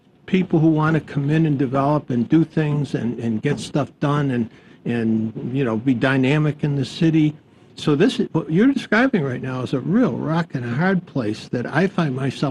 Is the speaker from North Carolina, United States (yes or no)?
no; Buffalo, New York, United States; I come from Buffalo, which is known as the city of good neighbors